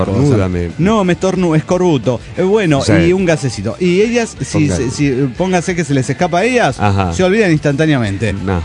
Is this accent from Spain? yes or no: no; Santa Fe, Argentina; de Santa Fe, Argentina.